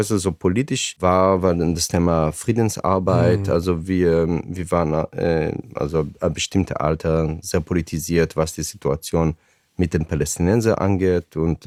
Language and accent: German; Israel; German is a second language; moved away as an adult; Und mit 18 habe ich das Kibbutz verlassen